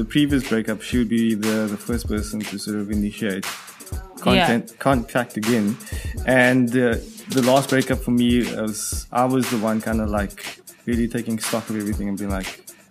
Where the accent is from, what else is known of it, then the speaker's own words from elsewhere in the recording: Cape Town, Western Cape, South Africa; born and bred in Cape Town.